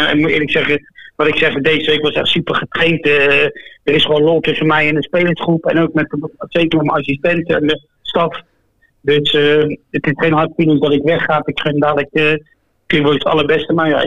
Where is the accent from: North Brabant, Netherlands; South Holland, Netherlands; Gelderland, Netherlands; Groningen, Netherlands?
South Holland, Netherlands; The Hague; ik kom uit Den Haag.